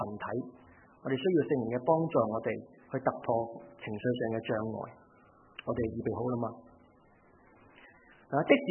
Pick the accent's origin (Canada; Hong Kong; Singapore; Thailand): Hong Kong; 我们香港人跟你讲 sorry 通常有两种的讲法的嘛